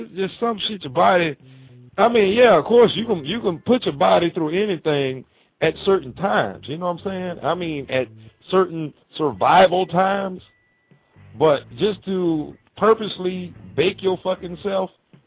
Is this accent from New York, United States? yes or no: no; Tampa, Florida, United States; This is right here in Tampa, right here in my hometown.